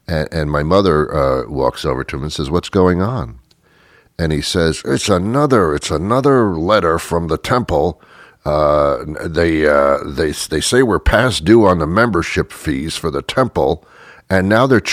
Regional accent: New Jersey, United States; I was brought up in New Jersey. I don't know if it's different in New Jersey

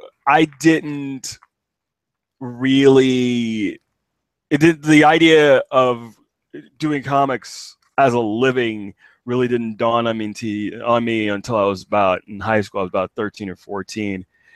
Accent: New York City, New York, United States; I'm originally from New York City. I'm born and raised, traveled around a little bit, but I'm currently live back in New York. So I'm in Brooklyn.

